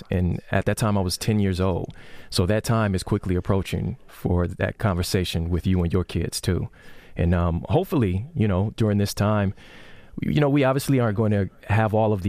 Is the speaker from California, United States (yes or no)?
yes; Los Angeles, California, United States; I'm born and raised in Los Angeles